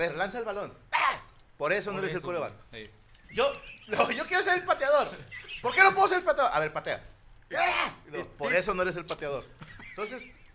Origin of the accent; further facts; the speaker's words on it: Mexico; Se me hace que somos nada más los de acá, los mamadores, que platicamos 15 minutos con un argentino y hablamos como él.